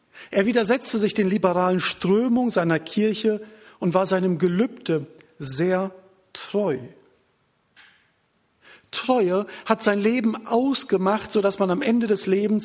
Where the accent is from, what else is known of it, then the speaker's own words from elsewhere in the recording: Lage, North Rhine-Westphalia, Germany; herzliche Grüße mit aus dem Lipperland. Wir kommen aus Lage, das kennt bestimmt der ein oder andere